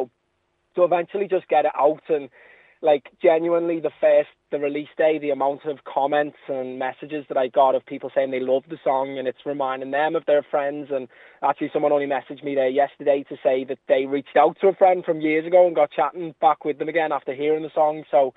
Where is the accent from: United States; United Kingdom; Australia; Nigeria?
United Kingdom; Liverpool, North West England; it's kind of a tip of the hat to those times growing up in Liverpool.